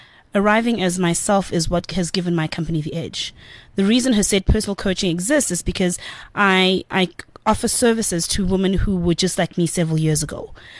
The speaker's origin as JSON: {"language": "English", "town": "Chesterville", "region": "KwaZulu-Natal", "country": "South Africa", "tie": "born or raised there", "said": "growing up in Chesterville in a small township, the one way out was education."}